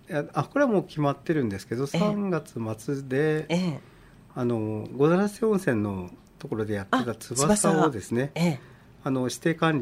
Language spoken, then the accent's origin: Japanese; Aichi, Japan; もともと自分があのあっちの出身なので